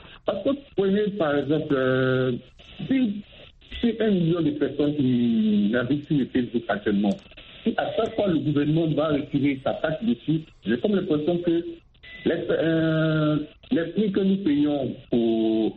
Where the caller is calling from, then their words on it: Abidjan, Côte d’Ivoire; Oui, je suis d'Abidjan, c'est ça.